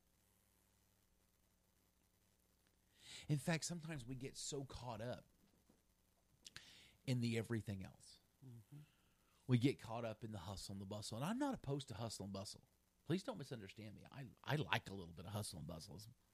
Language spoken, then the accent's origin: English; Oklahoma City, Oklahoma, United States; I said, where'd you grow up? I said, Oklahoma City. Well, I did too.